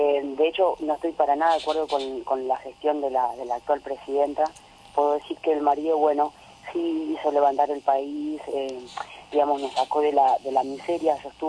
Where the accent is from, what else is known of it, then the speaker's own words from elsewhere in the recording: Argentina; now in Barcelona, Spain; vivo en Barcelona, soy argentina.